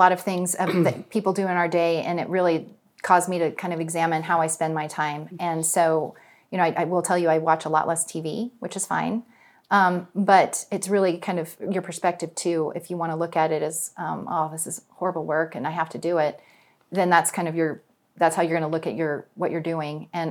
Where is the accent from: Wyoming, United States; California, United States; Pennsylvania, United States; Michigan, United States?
Wyoming, United States; Jackson; So I grew up in Jackson, and my family story is actually really interesting. Both of my parents are Navajo.